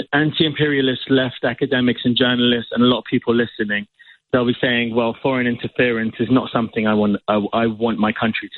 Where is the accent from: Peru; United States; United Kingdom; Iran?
Iran; I'm originally from Iran. My family's from Iran. And they emigrated.